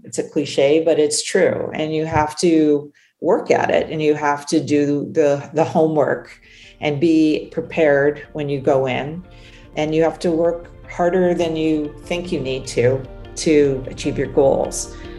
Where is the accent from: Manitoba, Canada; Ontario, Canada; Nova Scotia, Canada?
Ontario, Canada; Ottawa; So I grew up in Ottawa, Canada. So I grew up in Ottawa, the capital of Canada, and was exposed to a lot around politics.